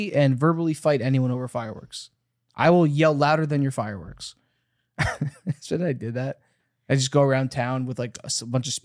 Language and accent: English; United States; I'm an American. I can do what I want.